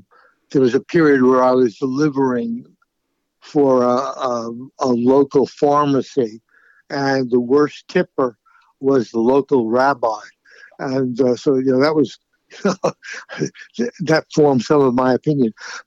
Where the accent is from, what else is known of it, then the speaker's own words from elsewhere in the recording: New York City, New York, United States; I grew up in Queens, in New York City, in a overwhelmingly Jewish neighborhood.